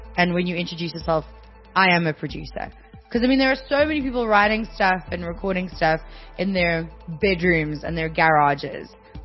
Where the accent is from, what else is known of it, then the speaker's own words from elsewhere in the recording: Gauteng, South Africa; growing up on the East Rand, I've grown up between Fosseris and Brakpan, suburbs and not suburbs